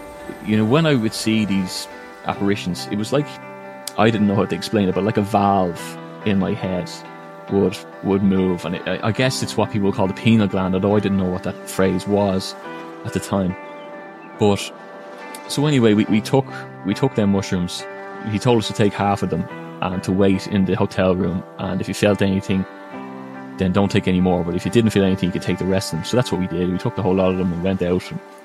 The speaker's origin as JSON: {"language": "English", "country": "Ireland", "tie": "born or raised there", "said": "I grew up in Catholic Ireland"}